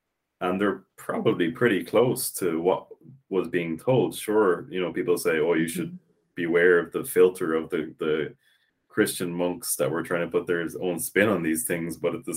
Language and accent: English; Ireland; this was an assumption that I had growing up. And it's in part because we're taught Irish through the national school system